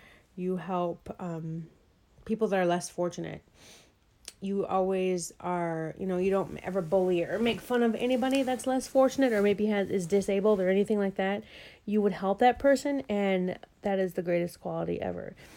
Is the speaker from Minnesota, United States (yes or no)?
yes; South St. Paul, Minnesota, United States; I grew up in South St. Paul, Minnesota. My childhood was great.